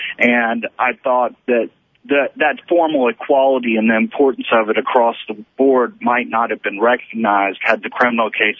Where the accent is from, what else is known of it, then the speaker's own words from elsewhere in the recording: Deep South, United States; Well, I grew up in the Deep South, and I think that, you know, when you grow up there and you see particularly the continuing economic disparities between blacks and whites